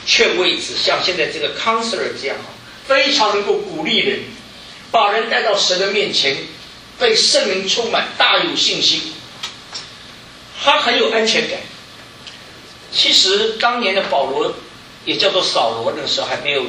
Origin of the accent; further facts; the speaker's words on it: Shanghai, China; also born or lived in Northeast China; 其实我自己我是上海的，我到东北去以后两三年以后